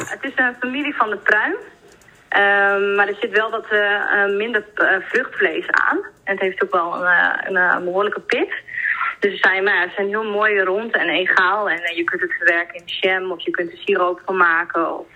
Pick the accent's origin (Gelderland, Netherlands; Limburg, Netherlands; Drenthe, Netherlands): Drenthe, Netherlands; Assen; Mijn vriend wel, want ik kom hier zelf niet vandaan. Ik kom zelf uit Assen.